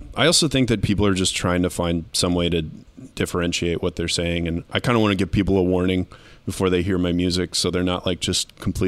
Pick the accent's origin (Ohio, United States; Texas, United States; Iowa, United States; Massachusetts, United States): Texas, United States; now in New York, United States; I'm from Texas, but I moved to New York doing film, like acting kind of stuff.